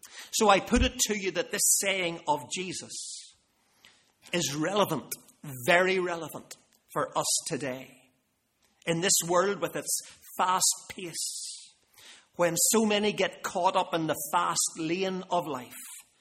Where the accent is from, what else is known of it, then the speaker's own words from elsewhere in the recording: Belfast, Northern Ireland, United Kingdom; the pace of life seems faster than it ever was when I was growing up in Belfast.